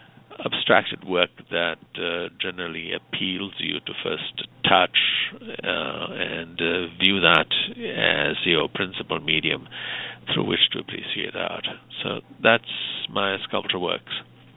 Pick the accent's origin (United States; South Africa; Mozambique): Mozambique; I was born and brought up in Mozambique, educated by Cambodians and then Jesuits, and then I entered in Sufi monastic orders.